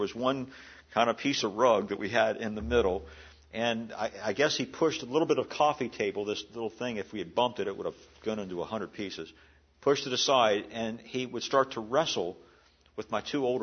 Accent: Hagerstown, Maryland, United States; I was thinking about something that happened there at the home that I grew up in Hagerstown, Maryland.

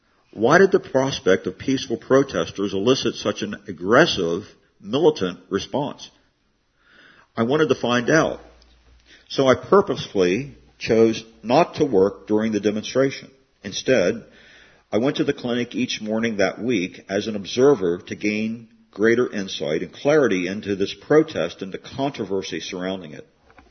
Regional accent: Baton Rouge, Louisiana, United States; it was coming to my hometown of Baton Rouge, Louisiana

